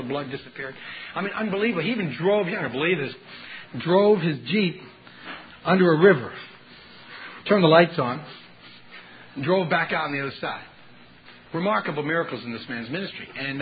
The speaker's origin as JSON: {"language": "English", "country": "United States", "said": "I'm an American. I'm a wimp."}